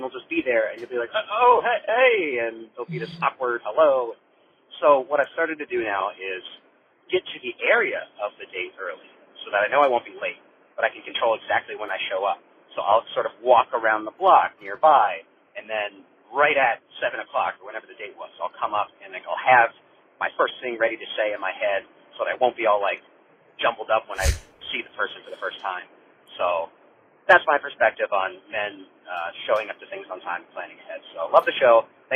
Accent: Columbus, Ohio, United States; I'm from Columbus, Ohio.

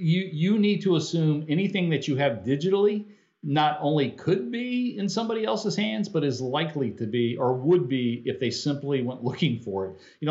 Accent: United States; maybe it's because I'm American, but I'm a proud American.

